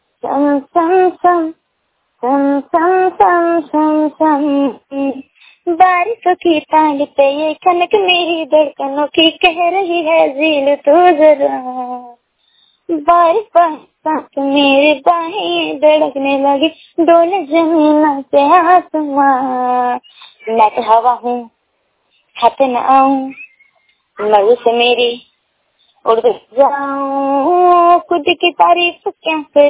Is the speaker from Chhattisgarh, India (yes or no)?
yes; Khairagarh, Chhattisgarh, India; मैं खैरागढ़ जिला छत्तीसगढ़ से हूँ।